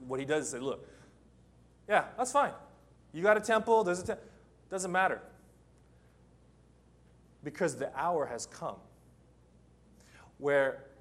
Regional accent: Los Angeles, California, United States; Now, I'm from Los Angeles. You do not drink the water from the faucet.

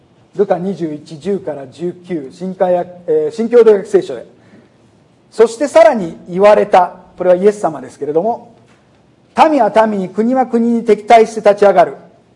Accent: Philippines; accent: Kansai; フィリピンで育ってますけど、関西弁と英語のバイリンガルなんですね。

